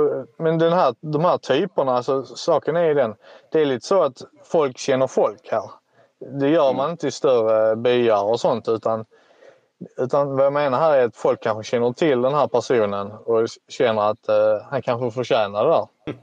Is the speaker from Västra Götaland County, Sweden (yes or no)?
no; Lomma, Skåne, Sweden; jag är uppväxt i Lomma och där finns det inte riktigt sånt skvaller.